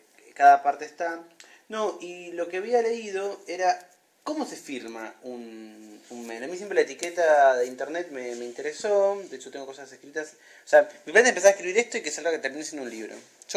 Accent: Campana, Buenos Aires Province, Argentina; Yo soy de Ciudad de Campana.

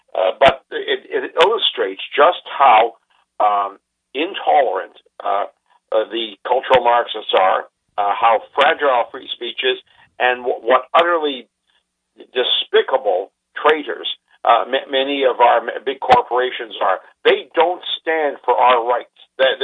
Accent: Canada; But the most shameful thing in all of this, as a Canadian, is to see the way he was betrayed.

